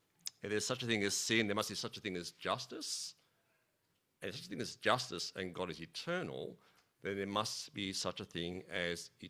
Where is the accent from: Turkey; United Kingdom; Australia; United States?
Australia; But as an Aussie, it's hard for us to grasp this sense